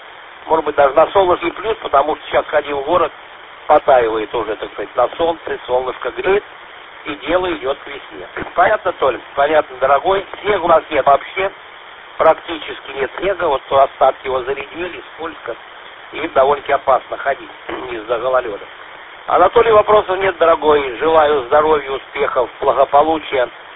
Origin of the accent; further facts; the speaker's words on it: Shchyokino, Tula Oblast, Russia; also born or lived in Ryazan; now in Voronezh Oblast, Russia; Я сам уроженец города Щекино. Вот, там родился, прожил, так сказать, школу закончил. Но потом, так сказать, учеба в Рязани, ну и потом вот здесь, так сказать, до пенсии в Воронежской области.